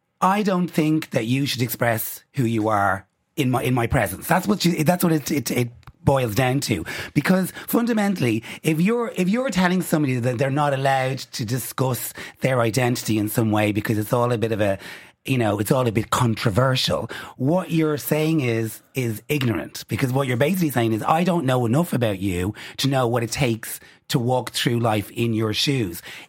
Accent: Dublin, Leinster, Ireland; And if that's a tiny little gay community that I grew up in Dublin that was in a darkened room

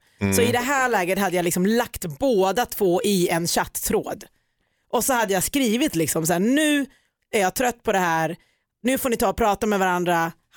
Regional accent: Ockelbo, Gävleborg County, Sweden; Jag är uppvuxen i Ockelbo, som ni vet.

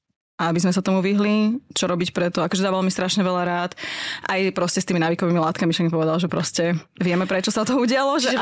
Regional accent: Pezinok, Bratislava Region, Slovakia; Akože som z Pezinka, vieš, to je vinárske mesto.

